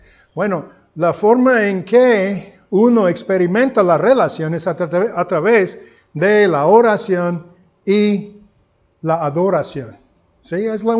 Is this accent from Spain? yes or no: no; United States; Spanish is a second language; como gringo, que el español no es mi primer idioma, lucho mucho para comunicar estas cosas profundas